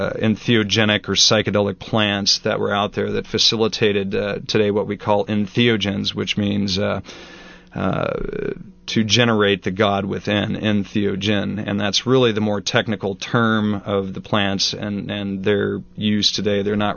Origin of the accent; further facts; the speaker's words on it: Redlands, California, United States; I grew up in Redlands, about 20 minutes from here